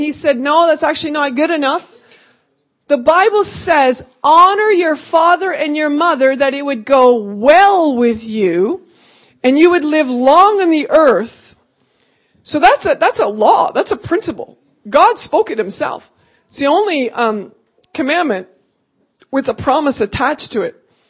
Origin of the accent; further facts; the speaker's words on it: Canada; born there; I have a Dutch heritage. I was born in Canada. My parents were born in Holland.